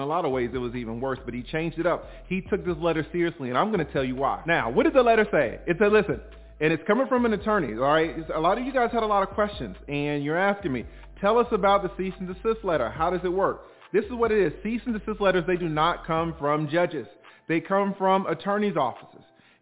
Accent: Atlanta, Georgia, United States; I'm from Atlanta. People down here in Atlanta, we do not understand how you guys have Charlemagne the God still on the air.

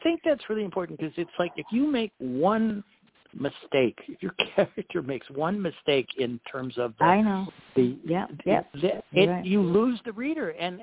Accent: Cleveland, Ohio, United States; More than just Ohio, because I'm from Cleveland, Ohio

